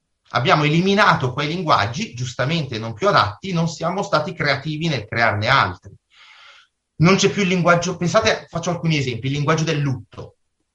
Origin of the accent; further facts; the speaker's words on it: Cuggiono, Lombardy, Italy; Io da bambino mi ricordo nel mio paesino di Cuggiono